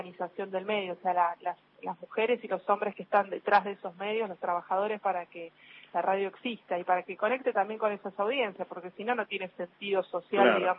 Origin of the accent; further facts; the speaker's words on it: Buenos Aires, Argentina; yo también soy de Villa Crespo.